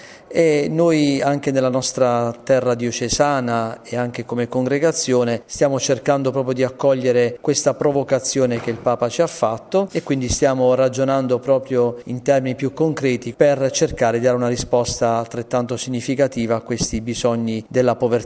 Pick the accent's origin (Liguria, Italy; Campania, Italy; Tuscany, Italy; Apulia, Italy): Apulia, Italy; Io vengo dalla Puglia, che è stata definita anche il ponte tra l'Oriente e l'Occidente